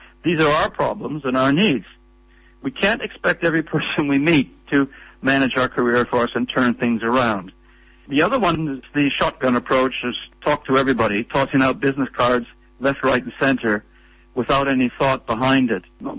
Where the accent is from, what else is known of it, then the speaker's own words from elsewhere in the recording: Canada; I'm Canadian and that I've lived in 8 countries